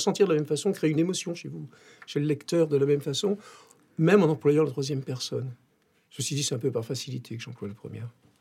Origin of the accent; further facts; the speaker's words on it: Poitiers, Nouvelle-Aquitaine, France; born there; Mais je suis né par hasard à Poitiers, en passant. Mais j'avais quand même des racines bretonnes du côté du Finistère, assez profondes.